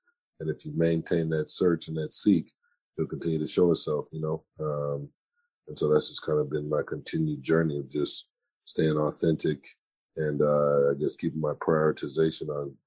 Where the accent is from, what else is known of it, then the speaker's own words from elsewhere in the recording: Minneapolis, Minnesota, United States; I grew up in an area that was like the old Jewish neighborhoo